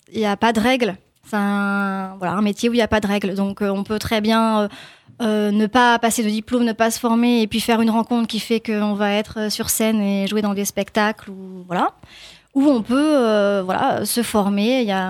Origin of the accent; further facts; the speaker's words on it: Normandy, France; je viens pas du tout d'une famille d'artistes, je viens de Normandie et dans un milieu rural.